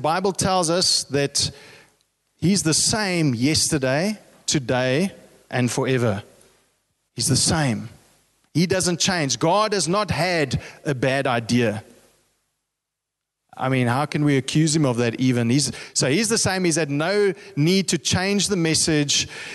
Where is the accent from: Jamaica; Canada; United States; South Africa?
South Africa; So I was born in Africa and I was raised in Africa. In fact, my family has been in Africa for 8 generations. And I'm African.